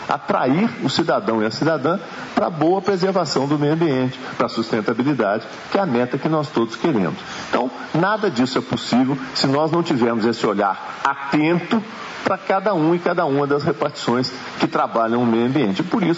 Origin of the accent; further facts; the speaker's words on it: Minas Gerais, Brazil; da nossa identidade, como mineiros e como mineiras. No fundo, nós somos Minas e somos Gerais.